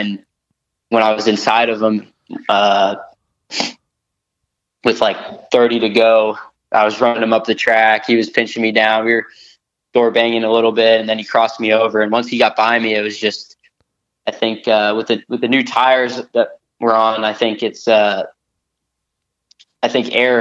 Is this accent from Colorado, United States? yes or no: no; Massachusetts, United States; I love Seekonk Speedway. I raced there. That's the first ever track I raced at, and my hometown is really, I live 10 minutes from the track.